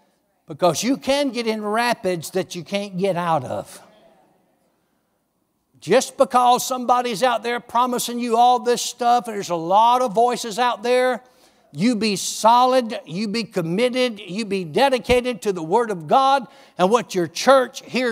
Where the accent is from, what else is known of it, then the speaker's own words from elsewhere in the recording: United States; You know, I grew up on the Chattahoochee River. I grew up on there drinking water out of a pink worm cup.